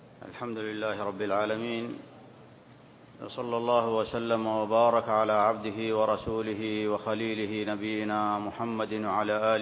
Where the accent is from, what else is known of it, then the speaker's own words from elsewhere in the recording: Saudi Arabia; بلادنا المملكة العربية السعودية